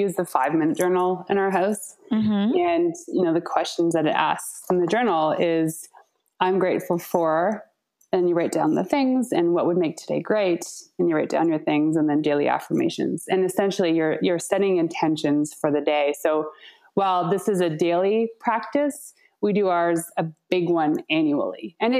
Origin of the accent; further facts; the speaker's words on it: Ontario, Canada; And I'm from Ontario, and we're actually going to be moving back.